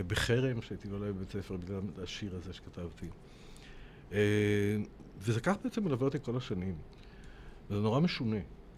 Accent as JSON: {"language": "Hebrew", "town": "Ramat HaSharon", "region": "Central District", "country": "Israel", "tie": "born or raised there", "said": "אני גדלתי ברמת השרון, וכשגדלתי ברמת השרון, באמת נורא נורא חם שם בקיץ, ביולי-אוגוסט."}